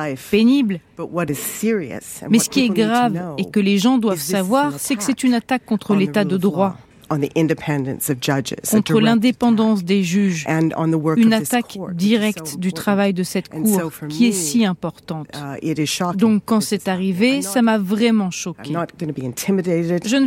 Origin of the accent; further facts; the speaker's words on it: Canada; C'est difficile d'accepter quand je rentre chez moi au Canada de ne plus pouvoir passer la frontière pour aller aux États-Unis, car ça fait partie de mon enfance.